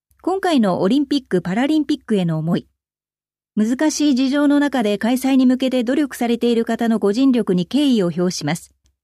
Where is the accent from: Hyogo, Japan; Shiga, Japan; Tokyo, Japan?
Tokyo, Japan; 江戸っ子として応援はしたいと思います。